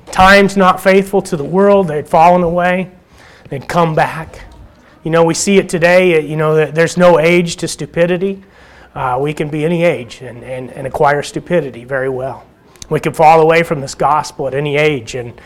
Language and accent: English; Oklahoma, United States; also born or lived in Michigan; When I was growing up in Oklahoma, my grandfather, many of you probably knew … better than I did.